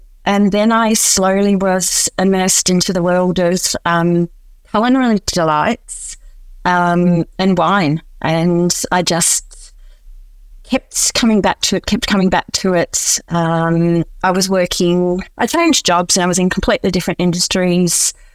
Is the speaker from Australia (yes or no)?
yes; Bendigo, Victoria, Australia; I guess I had a little bit of an insight growing up in Bendigo. Our family were growers and had some of the oldest vineyards in Bendigo.